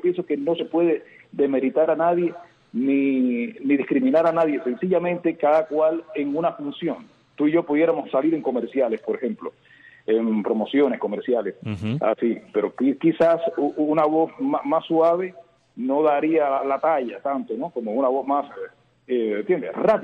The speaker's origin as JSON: {"language": "Spanish", "country": "Cuba", "moved": "yes", "lives_now": "United States", "said": "Yo salí el 25 de junio de Cuba, salí de Cuba, llegué a Nicaragua"}